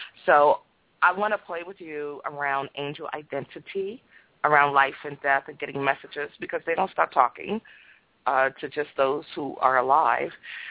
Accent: Anacostia, District of Columbia, United States; The current news reports, if you look up where I grew up in Anacostia, will not reflect that.

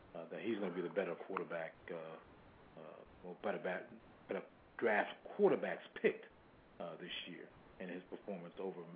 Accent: Maryland, United States; with their pick from my hometown favorite, Darius Heyward from Maryland, going to Oakland.

